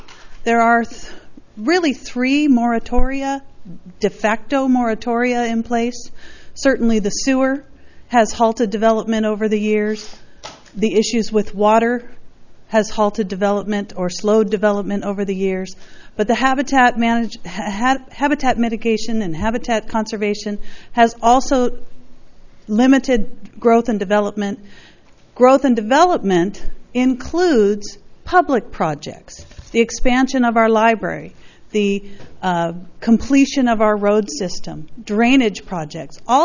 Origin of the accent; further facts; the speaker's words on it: Los Osos, California, United States; from Los Osos.